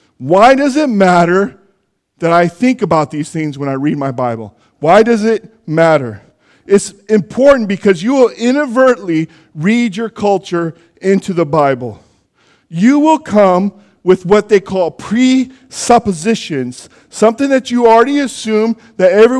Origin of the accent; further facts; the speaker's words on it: Jackson, California, United States; also born or lived in Pontiac, Michigan; I grew up in California in a very small town up in the foothills, Jackson, California. But my first 8 years of my life, I spent in Pontiac, Michigan, in the city.